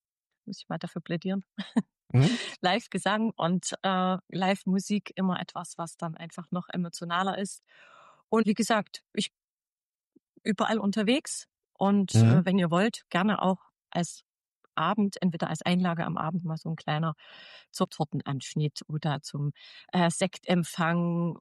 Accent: Lauenstein, Saxony, Germany; Bin aus Lauenstein, aber agiere natürlich gerne bundesweit.

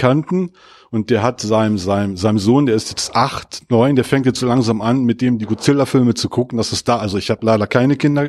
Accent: Dormagen, North Rhine-Westphalia, Germany; ich komme aus Dormagen, sind ungefähr 400 Kilometer.

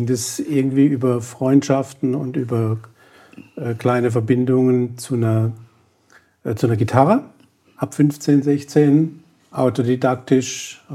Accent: Bad Friedrichshall, Baden-Württemberg, Germany; Dann nördlich von Heilbronn.

